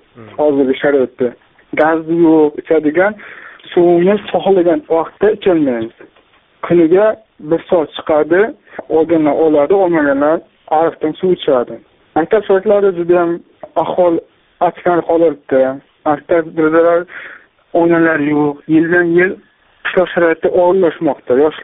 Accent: Kashkadarya Region, Uzbekistan; Qashqadaryodanman, Ertobog' tumanidan, Anloq qishlog'idan bo'laman.

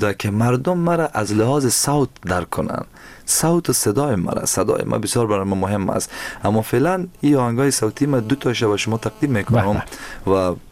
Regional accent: Afghanistan; now in Germany; بعد از دو سال دقیقا در آلمان زندگی میکنم و کمی راستی وقتی که از افغانستان بر آمدم از دوستا دور شدم

